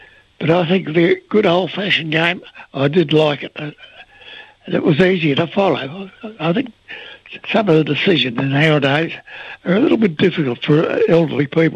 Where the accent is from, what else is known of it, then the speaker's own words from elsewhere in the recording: Clunes, Victoria, Australia; I suppose I should have supported Collingwood because Clunes is my hometown.